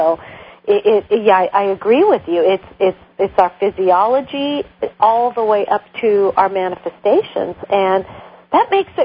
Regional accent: United States; as an American, I have the opportunity to hop in my car and run to the grocery store

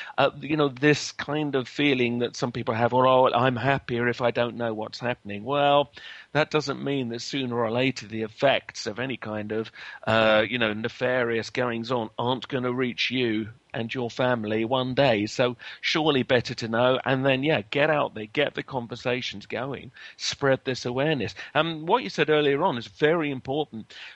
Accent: Lewes, South East England, United Kingdom; lived for a while in the very town I grew up in Lewes, in England.

